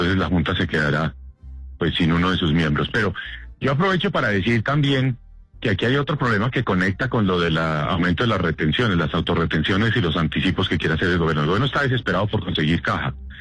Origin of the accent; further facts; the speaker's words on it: Colombia; pues después somos los colombianos los que vamos a pagar las consecuencias.